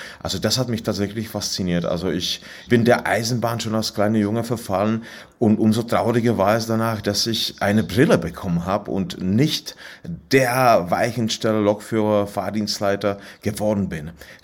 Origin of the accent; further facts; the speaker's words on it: Lomnice nad Popelkou, Liberec Region, Czechia; German is a second language; Ich war wirklich sehr oft auf diesem kleinen Bahnhof in Lomnice nad Popelkou. So heißt der Ort, wo ich herkomme, in Böhmen. Die Gegend heißt Český Raj, böhmisches Paradies.